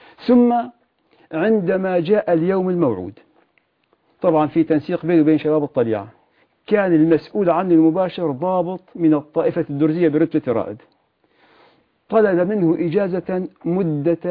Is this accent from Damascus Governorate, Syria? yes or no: no; Maarat al-Numan, Idlib Governorate, Syria; درست من معارة النعمان، درست الابتدائي في قريتنا، ثم ذهبت إلى معهد الإمام النووي في معارة نعمان ودرست 5 سنوات، ثم انتقلت إلى دمشق